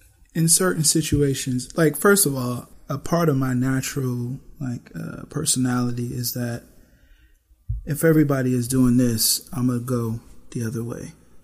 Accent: Buffalo, New York, United States; I'm from Buffalo, you know, we got all kinds of music there.

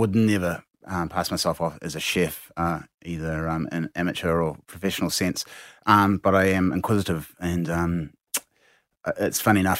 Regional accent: Christchurch, Canterbury, New Zealand; So I grew up in Christchurch, middle-class family.

